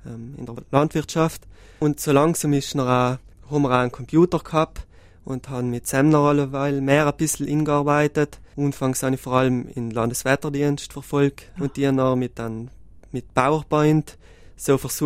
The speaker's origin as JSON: {"language": "German", "town": "Marling", "region": "Trentino-Alto Adige", "country": "Italy", "tie": "born or raised there", "said": "vor allem auch mein Heimatdorf Marling ist, glaube ich, 5-6 Mal schon von Gewitter getroffen worden."}